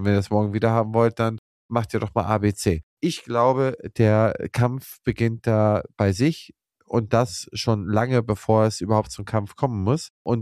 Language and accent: German; Schleswig-Holstein, Germany; ich komme aus Schleswig-Holstein